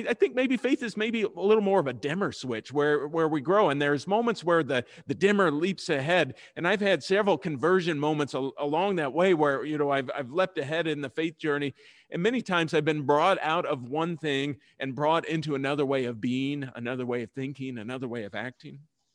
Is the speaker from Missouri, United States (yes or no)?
yes; Missouri, United States; It's like, you know, I'm originally from Missouri. And we have the slogan, the Show Me State of Missouri.